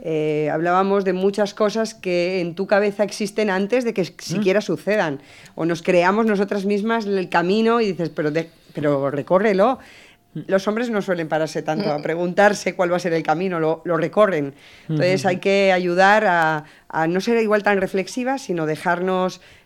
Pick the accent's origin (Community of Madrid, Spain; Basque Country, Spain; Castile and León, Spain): Castile and León, Spain; Campo Redondo de Alba; yo soy de un pueblo muy pequeñito de Palencia, se llama Campo Redondo de Alba.